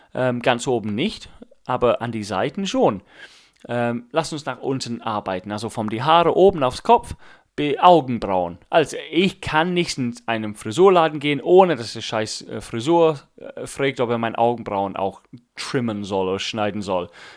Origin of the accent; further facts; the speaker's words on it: England, United Kingdom; German is a second language; Aber ich bin Engländer, das ist mir normal.